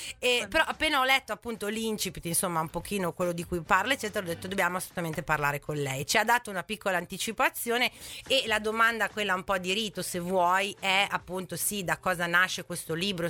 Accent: Parma, Emilia-Romagna, Italy; qua noi siamo di Parma

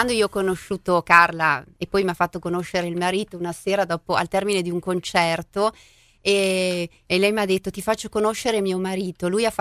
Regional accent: Parma, Emilia-Romagna, Italy; born there; di ritorno da Roma, nella mia città natale che è Parma

